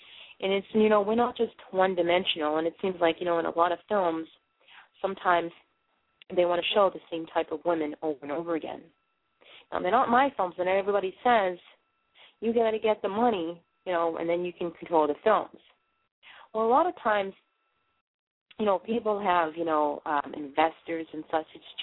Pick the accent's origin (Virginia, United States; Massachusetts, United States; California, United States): Massachusetts, United States; Boston; now in Maine, United States; because, you know, I am from Boston, originally from, and I'm up here in Maine.